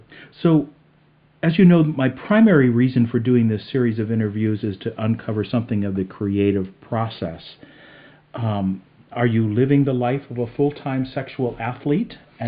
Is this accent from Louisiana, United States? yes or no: no; Chicago, Illinois, United States; I grew up in Chicago, and at the northwest suburbs, anyhow, and I thought it was a great place to grow up.